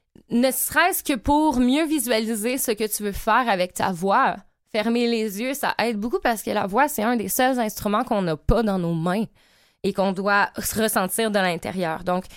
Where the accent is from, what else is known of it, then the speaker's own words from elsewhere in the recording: Châteauguay, Quebec, Canada; born there; je okay. suis née à Châteauguay, sur la rive sud. Ma famille vient des Laurentides, fait que je suis souvent allée dans les Laurentides pour aller les visiter. Mais ensuite, j'ai fait mon secondaire en Beauce.